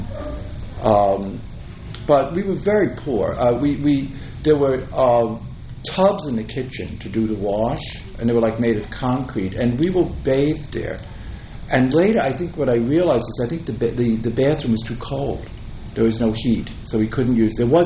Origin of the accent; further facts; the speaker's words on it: Hoboken, New Jersey, United States; born there; I was born in Hoboken, New Jersey, and I was the middle son of three boys